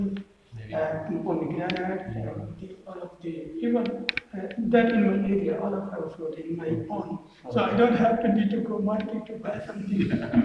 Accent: Pakistan; English is a second language; I am from Pakistan

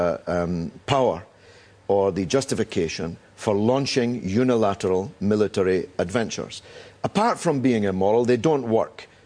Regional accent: Scotland, United Kingdom; now in Britain; I'm a believer in God. I'm a European person. I'm a Scottish person of Irish background who lives in Britain.

